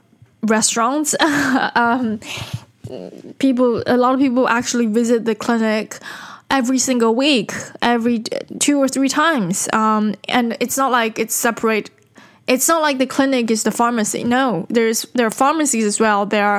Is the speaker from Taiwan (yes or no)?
yes; Taiwan; So I was brought up in Taiwan